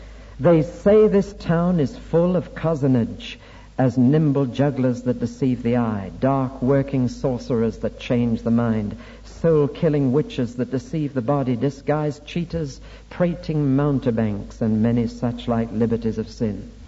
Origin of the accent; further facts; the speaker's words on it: Newcastle upon Tyne, North East England, United Kingdom; And it was in my hometown, away on the quayside in Newcastle-on-Tyne